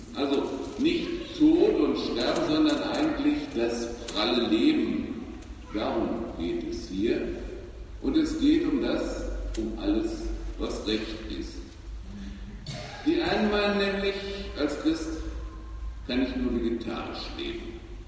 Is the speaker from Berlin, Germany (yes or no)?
no; North Rhine-Westphalia, Germany; In Ostwestfalen, wo ich herkomme, ursprünglich, da war früher ein Zentrum der Zigarrenherstellung.